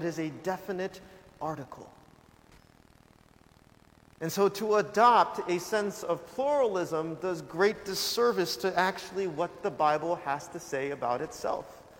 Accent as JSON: {"language": "English", "region": "California", "country": "United States", "tie": "born or raised there", "said": "about my background, about how I grew up in California"}